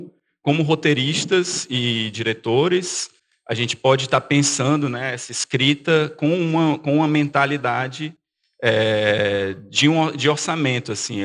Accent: Ceará, Brazil; Eu sou do Ceará e obviamente, os custos para filmar no Ceará não são os mesmos para filmar em São Paulo ou no Rio de Janeiro

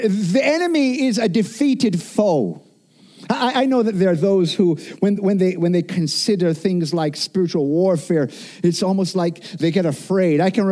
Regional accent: Jamaica; I grew up in Jamaica. It's a Christianized nation

